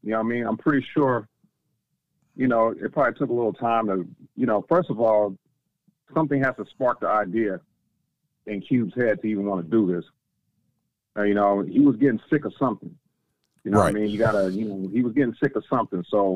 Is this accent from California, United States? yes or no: yes; California, United States; I know that, I know that from growing up in Cali, he was out there for real with some stuff.